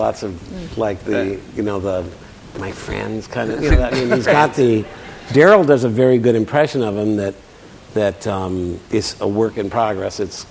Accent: Joliet, Illinois, United States; I grew up in Illinois

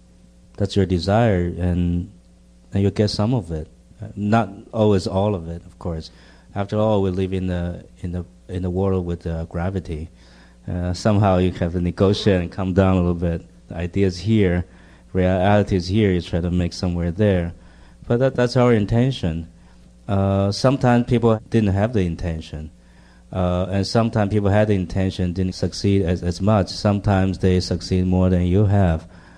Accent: Taiwan; It was a hidden desire growing up in Taiwan because it was regarded very low

